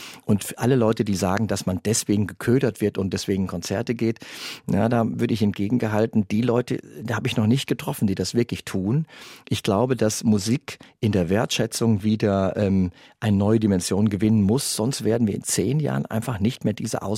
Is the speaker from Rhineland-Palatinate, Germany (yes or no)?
no; Siegen, North Rhine-Westphalia, Germany; Das hatte ein Theatermensch aus Siegen, aus meiner Heimatstadt.